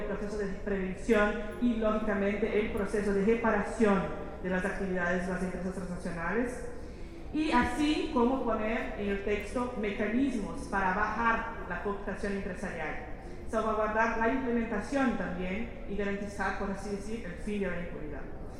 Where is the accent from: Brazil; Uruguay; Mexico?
Brazil; Spanish is a second language; Entonces, así que soy de Brasil, desde Brasil